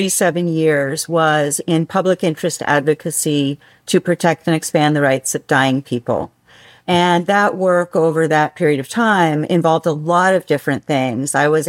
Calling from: Leavenworth, Washington, United States; I'm in the mountains of Washington State in the tiny little Bavarian town of Leavenworth, Washington.

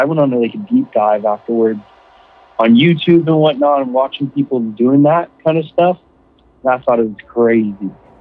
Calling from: Ottawa, Ontario, Canada; calling from Ottawa, Canada.

